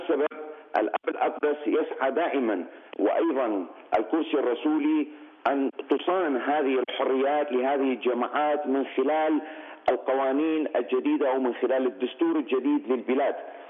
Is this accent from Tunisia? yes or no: no; Iraq; لأنه أولا وأخيرا نحن جميعنا عراقيين